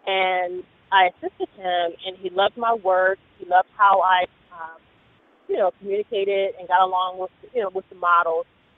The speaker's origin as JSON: {"language": "English", "town": "Baltimore", "region": "Maryland", "country": "United States", "said": "I'm from Baltimore, and Reggie Wells came to Baltimore."}